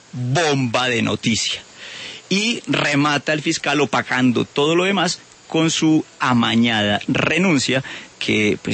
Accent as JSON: {"language": "Spanish", "country": "Colombia", "said": "yo soy colombiano"}